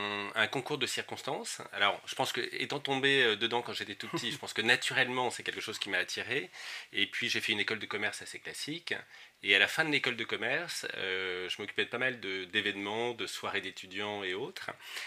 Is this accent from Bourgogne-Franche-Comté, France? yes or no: yes; Bourgogne-Franche-Comté, France; also born or lived in Champagne; champenois, 50% bourguignon, donc je dois avoir peut-être du pinot noir dans mon sang, hein, probablement, puisque je suis originaire de Bourgogne, je suis tombé dans le vin quand j'étais tout petit, puisque mon grand-père était producteur de vin à Meursault.